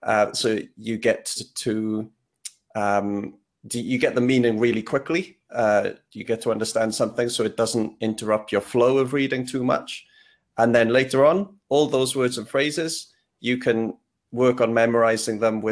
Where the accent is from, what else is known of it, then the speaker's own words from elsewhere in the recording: Wales, United Kingdom; I grew up in Wales, and I'm embarrassed to say I can't really speak Welsh, although I can understand a bit of it